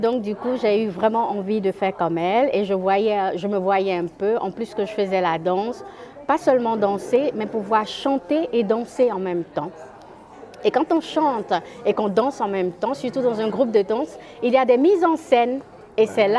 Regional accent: Côte d’Ivoire; also born or lived in Netherlands; now in Belgium; C'est comme ça que je suis arrivée, en fait, donc de la Côte d'Ivoire à la Hollande, de la Hollande en Belgique.

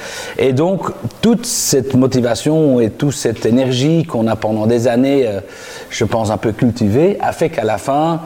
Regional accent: Antwerp, Flanders, Belgium; now in Brussels, Belgium; Un nouveau arrivé bruxellois. Je viens d'origine d'Anvers et donc j'ai fait mes études de sciences socioculturelles à la VUB entre 95 et 99. Et après, je me suis installé ici avec ma copine à l'époque.

